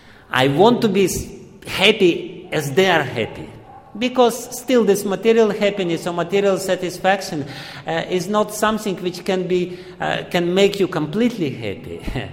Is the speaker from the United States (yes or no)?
no; Russia; English is a second language; I'm coming from Russia and I know how ridiculous this idea is.